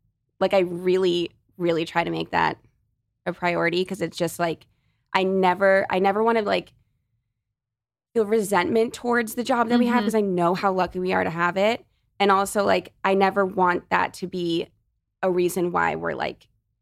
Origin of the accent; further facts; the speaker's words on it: Los Angeles, California, United States; Here in LA.